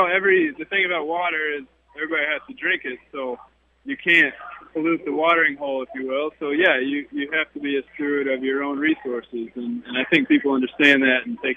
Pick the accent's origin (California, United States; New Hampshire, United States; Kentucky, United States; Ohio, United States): Kentucky, United States; also born or lived in Oklahoma; now in South Dakota, United States; From Kentucky originally, and then spent some time in Oklahoma, so South Dakota is a much cooler climate, if you will.